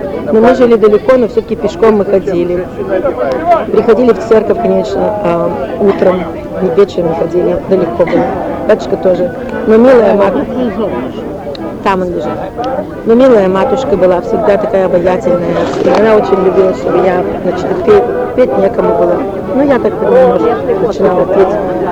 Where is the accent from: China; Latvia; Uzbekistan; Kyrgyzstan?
China; Xinjiang; moved away; Из Синьцзяна, да, из далекого Туркестана. В Шанхай мы прибыли, мы выехали из Синьцзяна в 45-м году, в Шанхай мы прибыли в 47-м году.